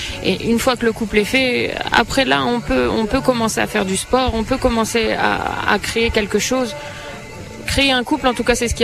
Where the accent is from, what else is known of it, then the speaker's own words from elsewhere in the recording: France; now in Morocco; Alors moi, en tant que Française, je pense que je m'en rends un peu moins compte que les Marocains.